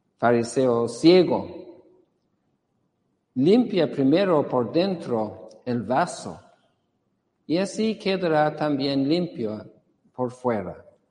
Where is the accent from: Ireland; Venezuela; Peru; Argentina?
Ireland; Yo soy irlandés